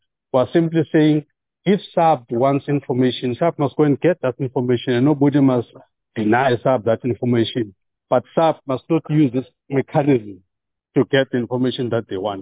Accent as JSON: {"language": "English", "country": "South Africa", "said": "I'm quite happy to cooperate as a South African citizen with SARS."}